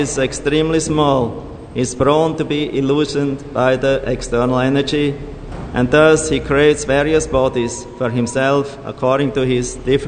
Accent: Zurich, Switzerland; I came to my hometown. It was in Switzerland, near Zurich.

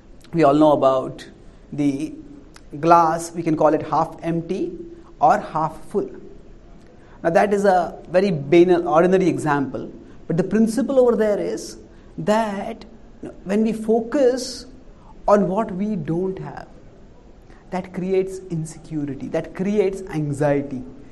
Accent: India; And I come from India where cricket is a very popular game.

